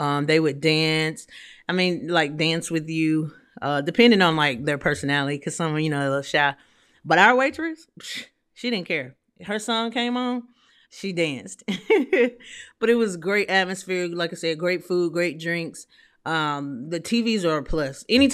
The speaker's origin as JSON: {"language": "English", "town": "Atlanta", "region": "Georgia", "country": "United States", "said": "I am you y'all know I'm from Atlanta, so I love A-Town Wings."}